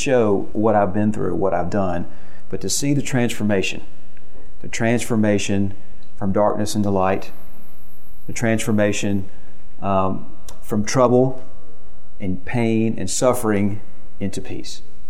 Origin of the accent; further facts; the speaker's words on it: Memphis, Tennessee, United States; I'm from Memphis, Tennessee